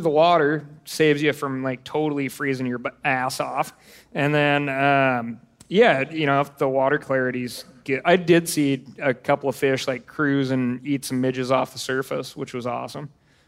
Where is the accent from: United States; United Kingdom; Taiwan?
United States; Montana; I'm from Montana.